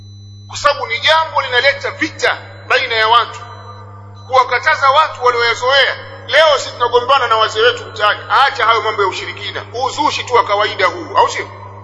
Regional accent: Tabora, Tanzania; Kuna mmoja kule kwetu Tabora ni shekhi, kule kwetu mashetani yao ya mizimu wanaita maswezi.

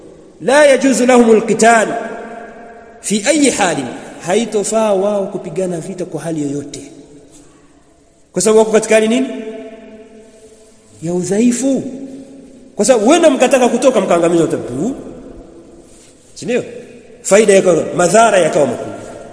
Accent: Mwanza, Tanzania; Sisi mimi natoka Mwanza.

